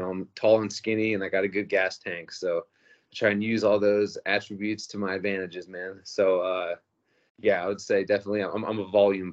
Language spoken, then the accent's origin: English; Jefferson, Ohio, United States; But born and raised in Northeast Ohio and grew up my whole life wrestling since I was a little kid, you know, and obviously in Ohio, not much else to do out there, man.